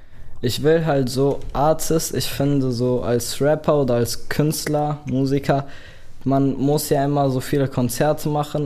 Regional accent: Romania; Also ich komme ja aus Rumänien

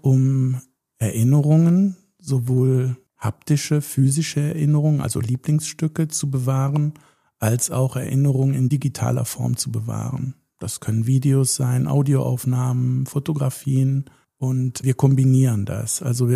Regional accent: North Rhine-Westphalia, Germany; born there; ich komme gebürtig aus der Region zwischen Aachen und Köln, habe dort Betriebswirtschaft gelernt

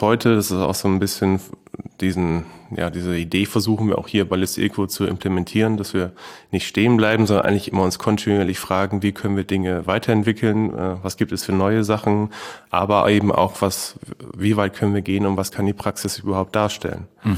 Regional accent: Heidenau, Lower Saxony, Germany; now in Cologne, Germany; ich bin aufgewachsen in Niedersachsen, in einem kleineren Örtchen mit ungefähr 2.500 Einwohnern. Das heißt Heidenau. Das ist zwischen Hamburg und Bremen eigentlich. Genau, und da bin ich dann 2012 von da nach Köln gezogen.

